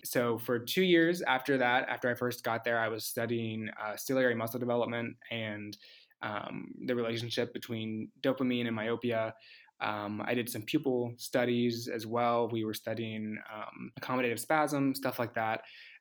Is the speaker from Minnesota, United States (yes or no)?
no; Ohio, United States; I am originally from Southeast Ohio. So I went to the Ohio State University for undergrad